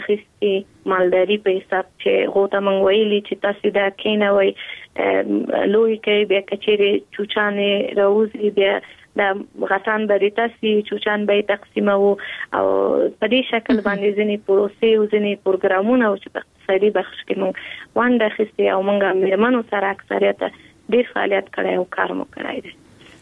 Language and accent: Pashto; Kabul, Afghanistan; په کابل کې زیږیدلې یم په کابل کې لویه شوی یم